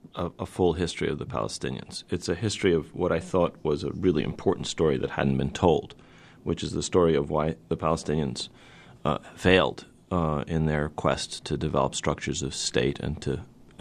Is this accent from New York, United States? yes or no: yes; New York City, New York, United States; born there; Well, my journey to America began when I was born in New York City.